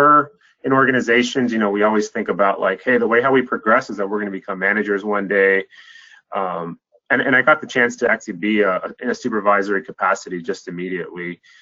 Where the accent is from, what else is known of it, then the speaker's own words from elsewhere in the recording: San Francisco, California, United States; So I've been what we call a Bay Area born and bred. And so I grew up in San Francisco Bay Area. Pretty much I've lived here my whole life.